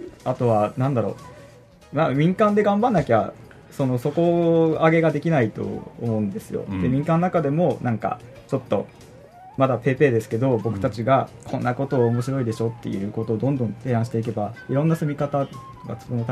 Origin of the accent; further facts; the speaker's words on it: Aomori, Japan; はい、僕は青森県出身